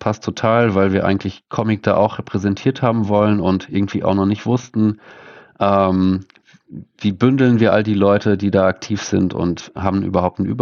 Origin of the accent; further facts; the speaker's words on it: Luxembourg; German is a second language; also born or lived in Scotland; now in Bremen, Germany; Nee, ursprünglich komme ich aus Luxemburg. Mhm. Ich bin an der Mosel geboren und aufgewachsen, in Weinbergen